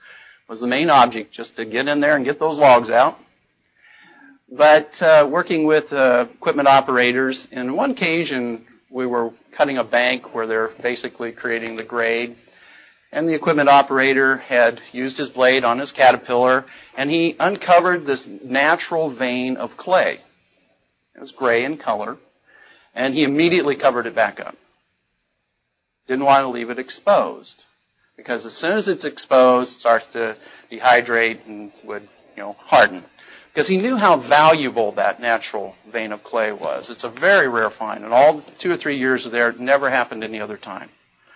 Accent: Oregon, United States; I grew up in Oregon, grew up in around the logging industry.

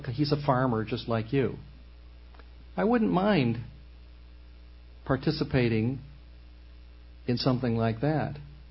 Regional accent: Columbus, Ohio, United States; I'm from Columbus, Ohio, where I understand there's a football team

